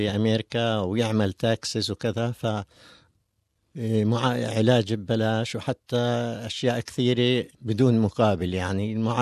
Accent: Beit Jala, West Bank, Palestine; also born or lived in Kuwait; now in United States; أنا من بيت جالة الضفة الغربية.

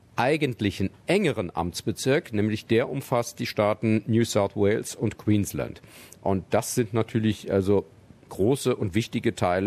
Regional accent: Mainz, Rhineland-Palatinate, Germany; Geboren und aufgewachsen bin ich in Mainz am Rhein und bin dort zur Schule gegangen

